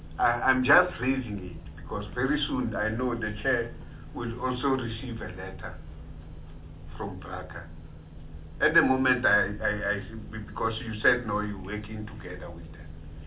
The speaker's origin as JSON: {"language": "English", "region": "Gauteng", "country": "South Africa", "tie": "born or raised there", "said": "because when I grew up, I'm from Gauteng, I grew, there is a Florida Lake."}